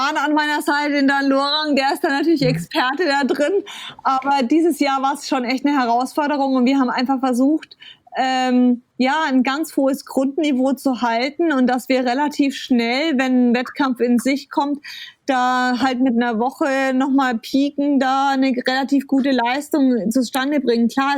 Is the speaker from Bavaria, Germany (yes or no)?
yes; Bayreuth, Bavaria, Germany; Ich komme ursprünglich aus Bayreuth